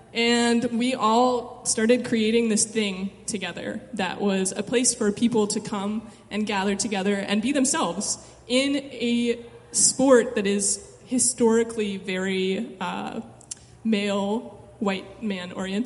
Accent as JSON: {"language": "English", "region": "Missouri", "country": "United States", "tie": "born or raised there", "said": "And I'm from Missouri, which is different than here. I grew up in a very conservative Christian town of about 200 people, and I grew up on a farm."}